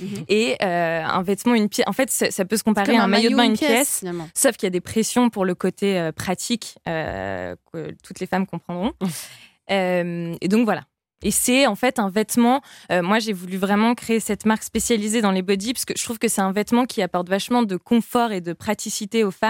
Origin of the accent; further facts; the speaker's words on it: Troyes, Grand Est, France; En fait, je suis originaire de Troyes, qui est aussi un des bastions historiques du textile français.